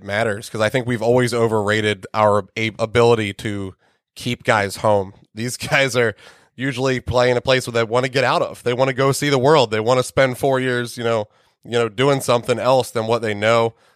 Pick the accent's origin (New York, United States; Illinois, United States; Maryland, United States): Maryland, United States; Falston; I was born and raised in Falston, Maryland.